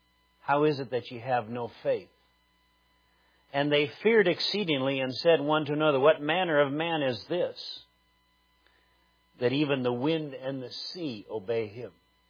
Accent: Minnesota, United States; now in Nebraska, United States; Now, I'm a Midwesterner. I was born in Minnesota, went to college in Wisconsin, and pastored all in the Midwest and been in Nebraska for these many years.

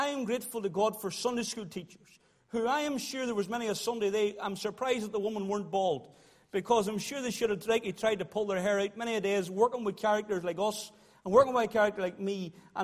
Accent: Moneymore, Northern Ireland, United Kingdom; I grew up in Moneymore, and we went to a little congregational church.

